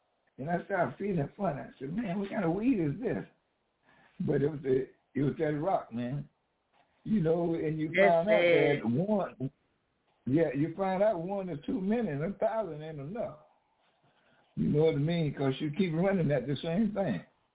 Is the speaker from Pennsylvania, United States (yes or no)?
yes; Philadelphia, Pennsylvania, United States; born there; I was born in Philadelphia like him. And I met him in Philadelphia.